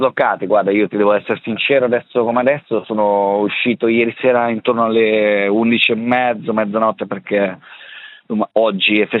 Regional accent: Melide, Ticino, Switzerland; now in Menorca, Spain; representing, sono di Melide, Swiss Miniature, nada, già sono... 7-8 anni che vivo qua a Minorca, sono qua a Minorca

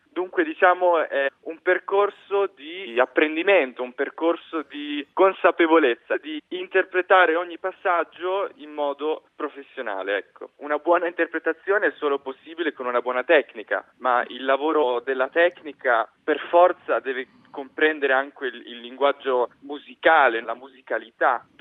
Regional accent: Lugano, Ticino, Switzerland; ho 21 anni, sono nato e cresciuto qua a Lugano.

